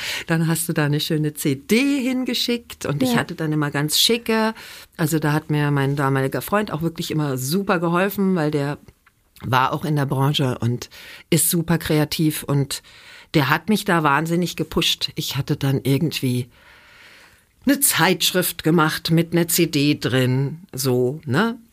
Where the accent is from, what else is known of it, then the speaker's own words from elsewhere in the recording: Ingelheim am Rhein, Rhineland-Palatinate, Germany; accent: Rhenish Hessian; Du hast auch das Rheinhessisch noch gehört. Ich komme ja aus Rheinhessisch, genau. Ich komme ja aus Ingelheim am Rhein, aus dem schönen Rheinhessen. Und das hast du gehört.